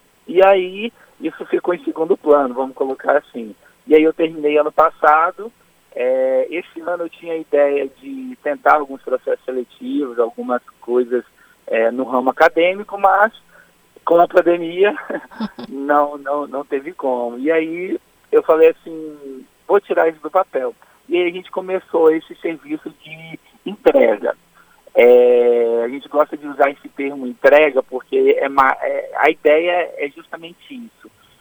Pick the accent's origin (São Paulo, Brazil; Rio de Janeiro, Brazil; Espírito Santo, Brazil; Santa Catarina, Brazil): Espírito Santo, Brazil; Marechal Floriano; Eu sou daqui, sou nascido e criado aqui em Marechal Floriano, nasci aqui em Araguaia